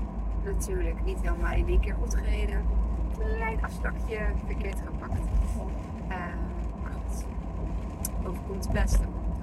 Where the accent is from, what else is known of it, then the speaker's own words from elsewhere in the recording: The Hague, South Holland, Netherlands; Ik kom uit Den Haag.